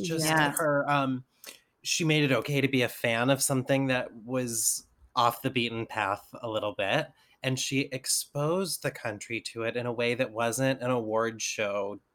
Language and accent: English; Los Angeles, California, United States; Los Angeles.